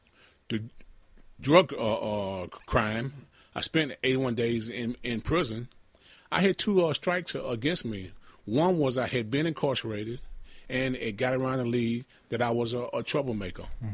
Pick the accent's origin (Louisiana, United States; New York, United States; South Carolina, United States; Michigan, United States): South Carolina, United States; And all through my years of growing up in South Carolina, you know, I might have smoked a little pot once in a while